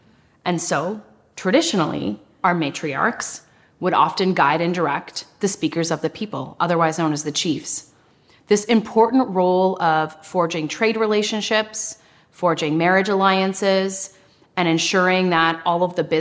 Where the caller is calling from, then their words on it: Yukon, Canada; I'm joining you from the traditional territory of the Kwan len dan and ta an First Nations in the Yukon Territory.